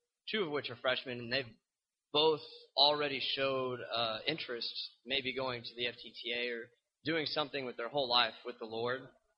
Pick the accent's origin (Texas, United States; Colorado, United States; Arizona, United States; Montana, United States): Texas, United States; Denton; I'm from Denton, Texas.